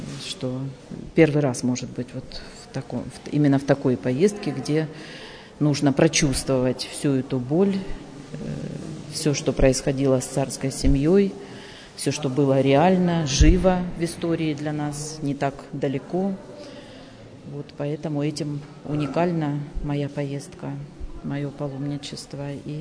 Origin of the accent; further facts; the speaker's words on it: Rostov-on-Don, Rostov Oblast, Russia; Ростов-на-Дону.